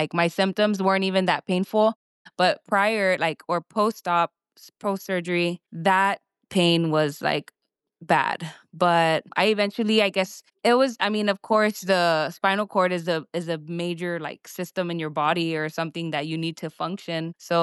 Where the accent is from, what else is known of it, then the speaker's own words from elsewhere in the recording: Donna, Texas, United States; also born or lived in Harlingen, United States; I'm from the Valley, born in Harlingen, raised in Donna, and then stayed in the Valley. Haven't moved anywhere outside of the Valley. The Valley is my home.